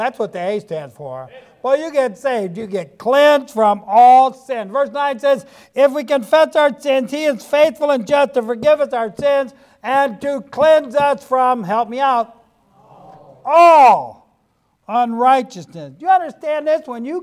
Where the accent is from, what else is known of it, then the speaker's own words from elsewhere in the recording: Ohio, United States; I'm from Ohio, and Interstate 75 goes between Toledo and down in Dayton, southern Ohio, where I live.